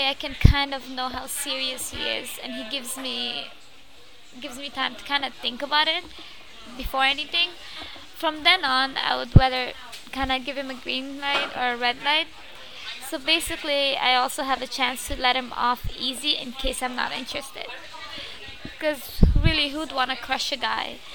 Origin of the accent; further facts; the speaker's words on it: Ajax, Ontario, Canada